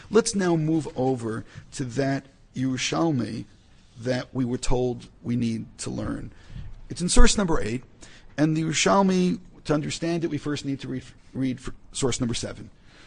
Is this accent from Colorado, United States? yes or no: no; Brooklyn, New York, United States; So I grew up in Brooklyn.